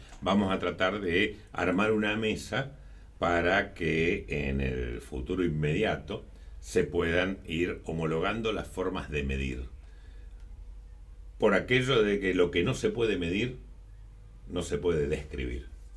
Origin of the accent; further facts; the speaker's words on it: Almirante Brown, Buenos Aires Province, Argentina; trabajaba primero en el Consejo Deliberante de Almirante Brown, mi pueblo